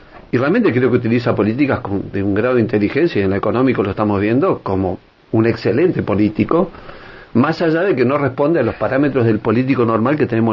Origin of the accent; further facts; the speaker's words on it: Argentina; como argentino y como político